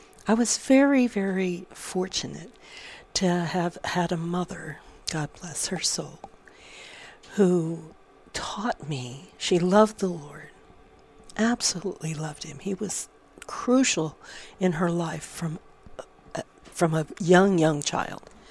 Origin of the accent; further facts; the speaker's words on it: Florida, United States; also born or lived in Southern California, United States; I grew up in Florida and in Southern California, and we didn't have four seasons.